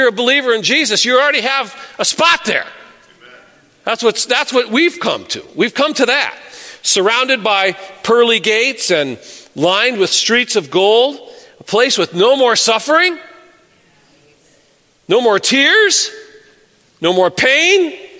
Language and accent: English; Michigan, United States; moved away as an adult; now in Florida, United States; For example, I grew up in Michigan. And then when I was 20, I moved to Florida.